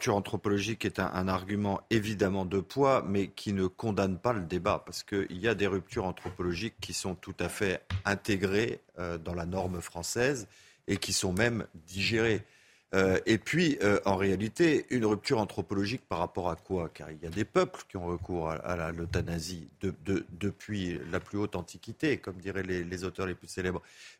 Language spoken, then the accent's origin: French; France; nous sommes français, nous venons avec nos conceptions françaises.